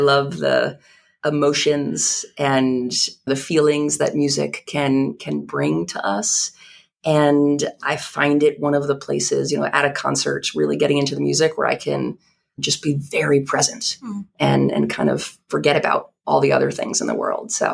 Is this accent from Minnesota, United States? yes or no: no; New York, United States; Long Island. So I would say that I had the very stereotypical suburban middle class upbringing, literally like the white picket fence and all of it.